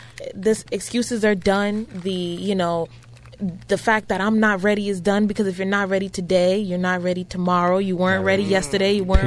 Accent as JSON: {"language": "English", "town": "Bridgeport", "region": "Connecticut", "country": "United States", "tie": "born or raised there", "said": "I grew up in Bridgeport, Connecticut."}